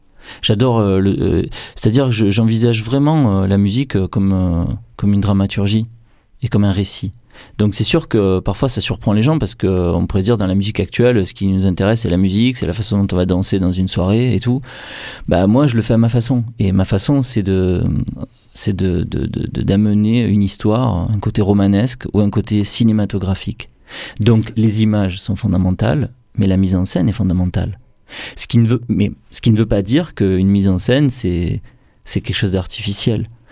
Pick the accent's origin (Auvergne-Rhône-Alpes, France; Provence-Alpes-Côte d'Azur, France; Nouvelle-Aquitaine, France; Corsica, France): Provence-Alpes-Côte d'Azur, France; Marseille; je viens des quartiers nord de Marseille